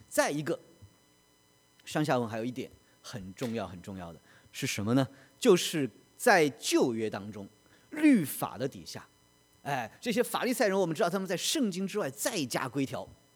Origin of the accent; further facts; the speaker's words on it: China; 所以我们中国人就很高兴嘛，